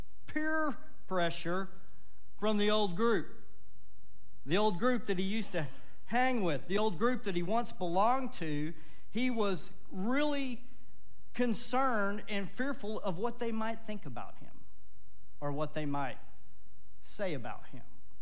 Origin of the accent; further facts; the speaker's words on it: Texas, United States; And without this ceremonial washing, you can tell I grew up in Texas, washing.